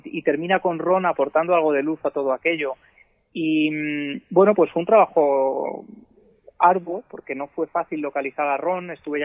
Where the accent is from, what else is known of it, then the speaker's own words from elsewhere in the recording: Spain; yo soy un periodista español que quiero saber tu historia